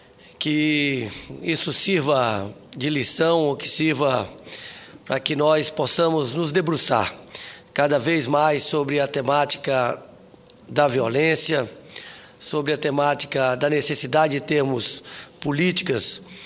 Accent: Brasília, Federal District, Brazil; Como brasiliense, conhecedor profundo da realidade da nossa cidade

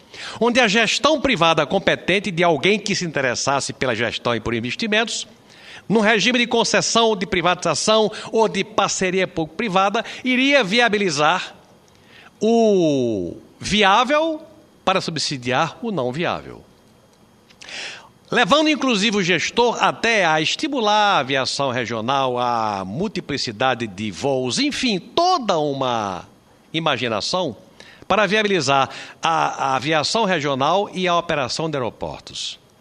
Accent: Rio Grande do Norte, Brazil; e aqui o meu reconhecimento como potiguar

